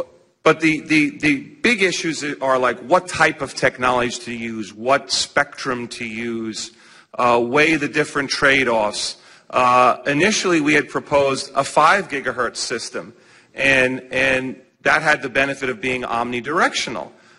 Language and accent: English; New York, United States; I'm from New York. I'm a frustrated Ranger fan.